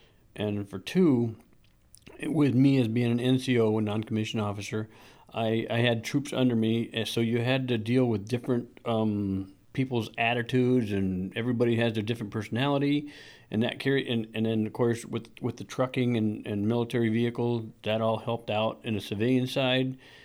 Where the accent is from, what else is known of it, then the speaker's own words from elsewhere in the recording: Gregory, South Dakota, United States; Yes, I was. I was born and raised there. I went to school in a couple of different schools there, and I was born in Gregory, South Dakota, and moved in Cologne, in that general vicinity